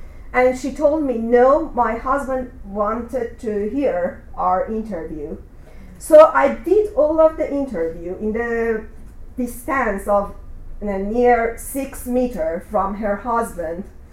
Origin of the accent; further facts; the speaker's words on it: Iran; moved away; Although I am an Iranian and I'm away from Iran only for 3 years, but they assume that I have to do research about women here, not back again to my country.